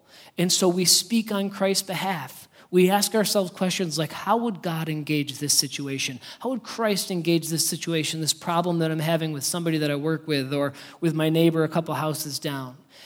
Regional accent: United States; I'm representing all of you as an American.

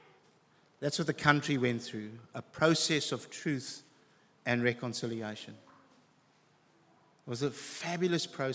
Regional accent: South Africa; I grew up in South Africa. Finished high school in the 80s.

